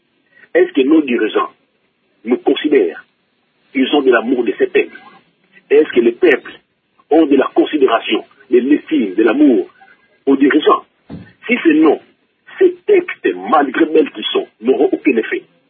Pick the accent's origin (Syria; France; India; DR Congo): DR Congo; Kongo Central; Et moi, comme je suis venu du Bakongo